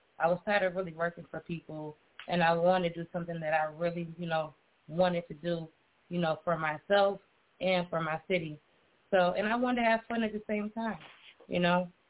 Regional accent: Minneapolis, Minnesota, United States; I am from the Twin Cities. I am born and raised from Minneapolis.

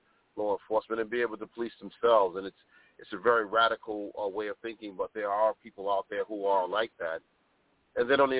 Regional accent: New York City, New York, United States; I live mostly in Harlem. Had to do a little bit of bouncing around, but mainly I grew up in Harlem.

